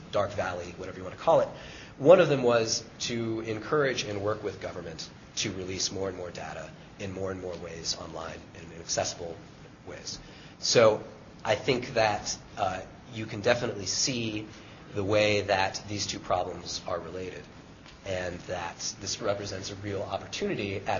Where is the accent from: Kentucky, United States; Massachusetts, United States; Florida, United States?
Kentucky, United States; Louisville; I'm thinking my hometown paper, I know the Louisville Courier Journal posts municipal salaries on the website.